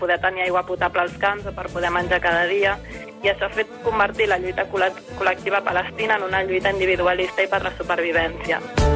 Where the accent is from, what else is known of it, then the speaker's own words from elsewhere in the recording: Pallejà, Catalonia, Spain; now in Beirut, Lebanon; Soc de Pallejà, prop de Barcelona, i des de fa un mes i uns dies estic vivint a Beirut, al Líban.